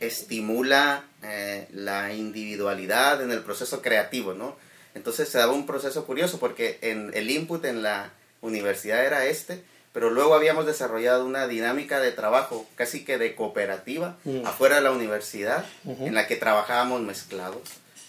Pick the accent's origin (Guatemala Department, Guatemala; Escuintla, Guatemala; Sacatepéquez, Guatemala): Guatemala Department, Guatemala; Guatemala City; born there; En la ciudad de Guatemala.